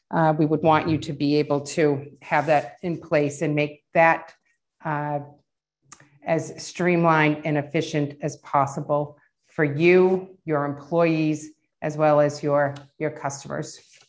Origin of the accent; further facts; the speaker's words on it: Worcester, Massachusetts, United States; That includes, you know, Fenway Park, Gillette Stadium, TD Garden, and yes, Polar Park in my hometown area of Worcester.